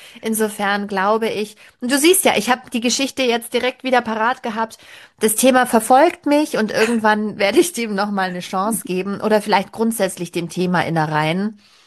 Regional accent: Southern Germany, Germany; Aber ich komme aus Süddeutschland, da gibt es dann die Tradition, es gibt eine Suppe als Mittagessen und dann gibt es was Süßes hinterher.

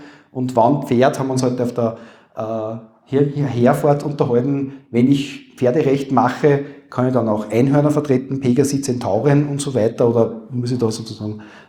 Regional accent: Austria; bei uns in Österreich sagt man sicher nicht.

